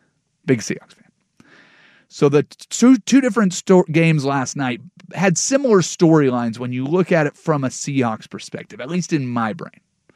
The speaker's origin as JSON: {"language": "English", "region": "Washington", "country": "United States", "tie": "born or raised there", "said": "I grew up in Southwest Washington. I didn't grow up in Portland, Oregon."}